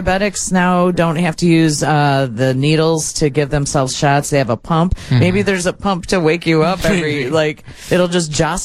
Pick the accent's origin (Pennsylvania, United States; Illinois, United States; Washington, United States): Illinois, United States; Chicago; And we're from Chicago, so you probably were going, sock.